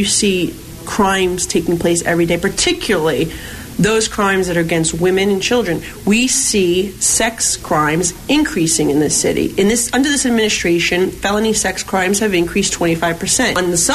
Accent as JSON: {"language": "English", "town": "Staten Island", "region": "New York", "country": "United States", "tie": "born or raised there", "said": "I was born in Manhattan, grew up in Staten Island, spent most of my summers in Sunset Park, Brooklyn."}